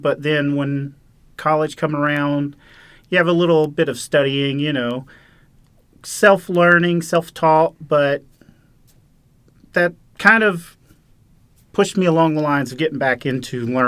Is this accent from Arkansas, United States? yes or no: yes; Camden, Arkansas, United States; Well, I initially was born and raised in South Arkansas in Camden. I went to school in Magnolia at SAU and graduated in 2011.